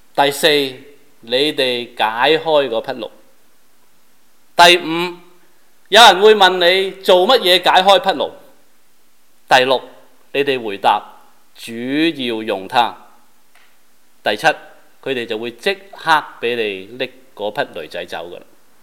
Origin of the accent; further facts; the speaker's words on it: Guangdong, China; 数一数我们广东人有几多主要的节日呢？